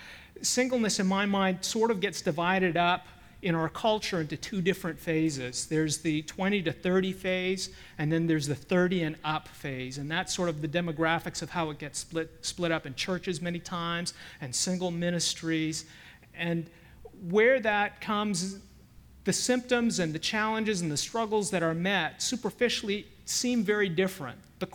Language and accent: English; Toronto, Ontario, Canada; I grew up in Toronto, Canada. That's where I was born. I was born into a family where my dad was a civil engineer, one of the first Chinese Canadians to graduate from an English-speaking university there.